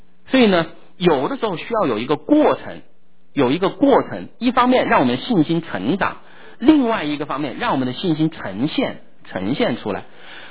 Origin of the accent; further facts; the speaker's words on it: China; 我们中国人、华人讲最后一句话，这一个叫盖棺定论，那个才叫定论啊！